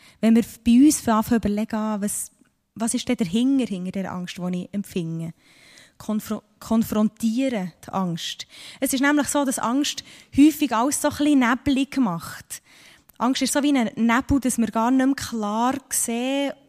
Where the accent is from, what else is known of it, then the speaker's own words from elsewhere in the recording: Switzerland; Wenn man hier bei uns in der Schweiz, denkt es mir nicht unbedingt gefährlich, ausser man ist in den steinigen Berg oben.